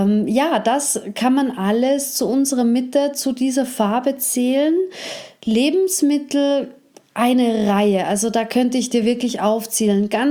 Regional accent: Austria; Bei uns in Österreich ganz charmant Gemüsekisterl.

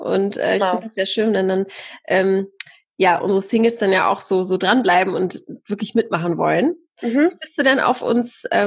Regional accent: Mülheim an der Ruhr, North Rhine-Westphalia, Germany; Ich komm aus Mülheim an der Ruhr.

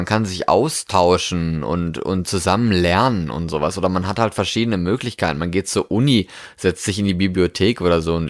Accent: Germany; born there; also born or lived in Norway; Ich bin in Deutschland geboren, ja, bin dann nach Deutschland wieder zurückgekommen an quasi meinen Geburtsort.

